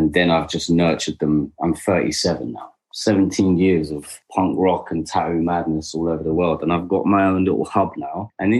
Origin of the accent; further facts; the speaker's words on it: London, United Kingdom; I'm a kid from the suburbs, you know, like I'm just outside of London, but I spent my whole life growing up in the Dome in Tufnell Park and places like that.